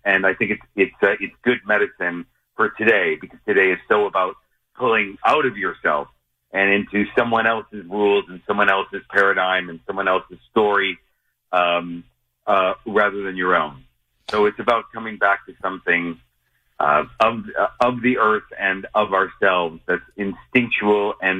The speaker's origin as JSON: {"language": "English", "town": "Mount Clemens", "region": "Michigan", "country": "United States", "also_born_or_lived": "Boston / New York City", "said": "Oh, I'm from Mount Clemens originally."}